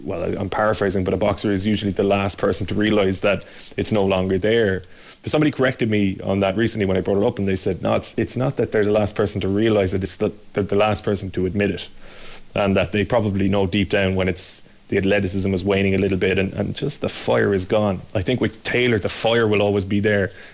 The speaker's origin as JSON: {"language": "English", "country": "Ireland", "said": "I think, as an Irish sports fan."}